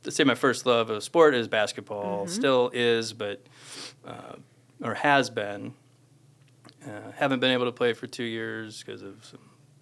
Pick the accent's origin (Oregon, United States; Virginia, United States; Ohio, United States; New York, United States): Ohio, United States; Akron; I was born and raised in Akron. I attended Stowe Monroe Falls High School, first grade through 12th, and I graduated in 1999, went to, drumroll, University of Akron.